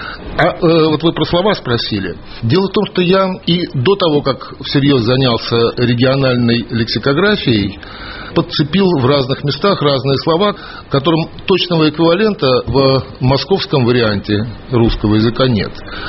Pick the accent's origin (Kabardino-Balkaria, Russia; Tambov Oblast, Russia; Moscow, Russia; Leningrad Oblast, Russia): Moscow, Russia; Ну, я, конечно, москвич, но 6 лет понаехал в Москву, поэтому и начал-то говорить не совсем так, как в Москве говорят. Интонация у нас другая, вот. Конечно, с 6 лет я выучился говорить по-московски